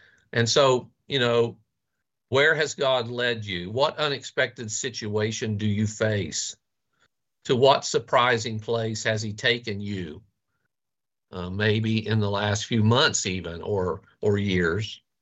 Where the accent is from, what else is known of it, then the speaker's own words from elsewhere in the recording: West Virginia, United States; now in Arizona, United States; I grew up in West Virginia. My world was fairly small growing up.